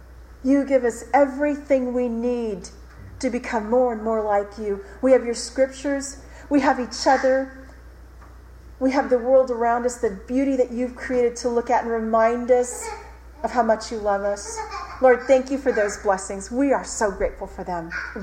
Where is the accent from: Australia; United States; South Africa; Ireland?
Ireland; I'm Irish. We have a temper, us Irish.